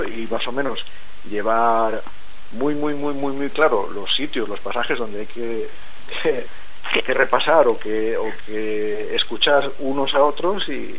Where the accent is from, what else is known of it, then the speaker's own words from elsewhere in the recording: Valencian Community, Spain; now in Burgos, Spain; Sí, yo soy saxofonista, uh-huh. Soy valenciano.